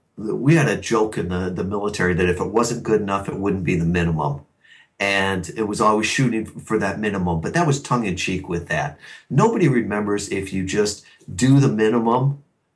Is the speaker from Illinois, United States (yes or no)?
yes; Chicago, Illinois, United States; I grew up in the Chicagoland area, but then went to the Naval Academy, spent 5 years active duty afterwards